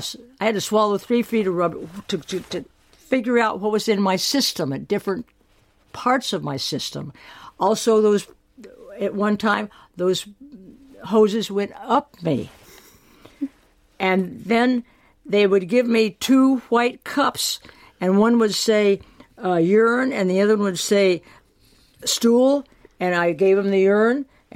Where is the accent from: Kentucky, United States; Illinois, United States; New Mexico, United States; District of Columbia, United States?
New Mexico, United States; Taos; He had taken care of my father, and he knew I was from Taos, New Mexico.